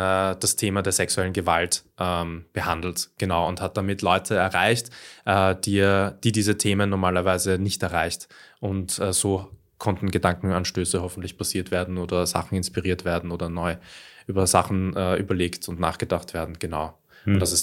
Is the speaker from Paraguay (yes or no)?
no; Trumau, Lower Austria, Austria; ursprünglich, genau, komme ich aus Trumau, habe dort mit Musik begonnen und mit dem Schreiben, aber dann sehr rasch ich bin in Baden in die Schule gegangen